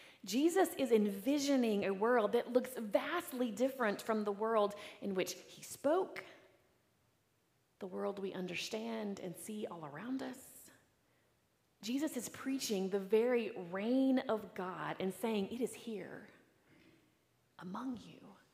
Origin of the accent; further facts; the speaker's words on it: United States; I am an American, after all